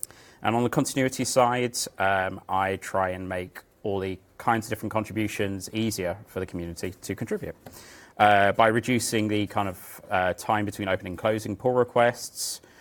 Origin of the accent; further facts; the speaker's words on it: England, United Kingdom; So I grew up in England. We suck at languages. I barely speak English.